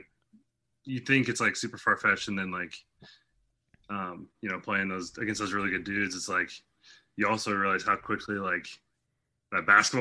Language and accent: English; Iowa, United States; like for us growing up in Iowa and no pro sports, like that's it for us.